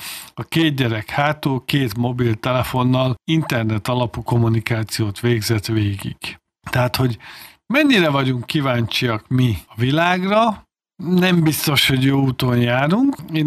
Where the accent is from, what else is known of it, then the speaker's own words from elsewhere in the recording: Tatabánya, Komárom-Esztergom, Hungary; Amikor én pici gyerek voltam, akkor a szülővárosomban, Tatabányán két kezemen meg tudom számolni, hány darab magántulajdonban lévő autó volt.